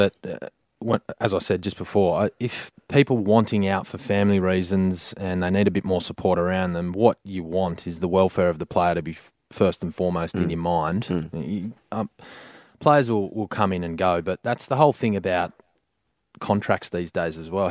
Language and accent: English; Penrith, New South Wales, Australia; I grew up playing rugby in Penrith in New South Wales.